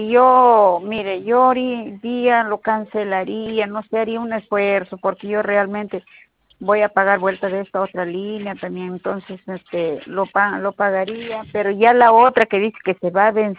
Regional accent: Trujillo, La Libertad, Peru; Yo soy de acá de Trujillo, señorita.

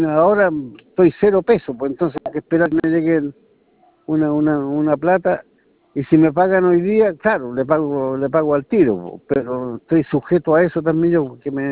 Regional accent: Lampa, Santiago Metropolitan Region, Chile; ando aquí en el campo, pues yo soy de acá de Lampa, entonces ando por acá

